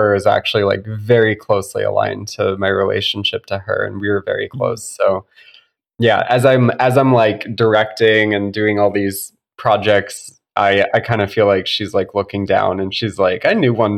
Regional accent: Massachusetts, United States; I grew up in Massachusetts. So, you know, New England summers, going to places like Nantucket, Martha's Vineyard, Cape Cod.

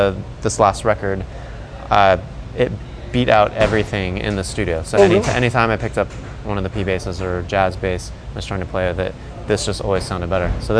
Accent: Portland, Oregon, United States; Well, I'm from Portland, Oregon, so it was stolen in Portland and bought again in Portland.

